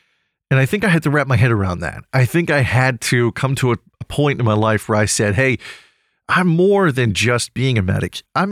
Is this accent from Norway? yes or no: no; United Kingdom; I mean, I am British after all, and therefore it's colloquial to me. I grew up around that language.